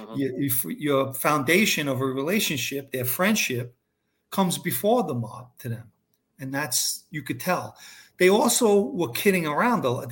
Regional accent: Ozone Park, New York, United States; also born or lived in Howard Beach; I didn't. I grew up in Ozone Park and Howard Beach

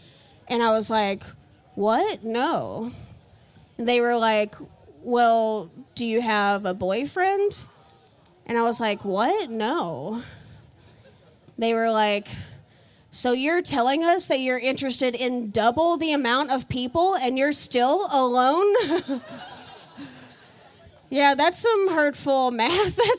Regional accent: Kentucky, United States; now in Boston, United States; And I'm new to Boston, too, so it's really cool to get to come to things like this. I moved here from the Midwest. I grew up in a really small town in Kentucky on a farm.

